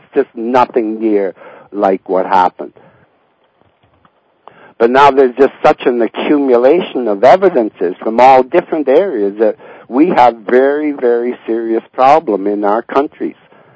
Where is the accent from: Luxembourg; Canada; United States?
Canada; I guess I'm saying in a way, as a Canadian, I always grew up like buying into that great fantasy of the American dream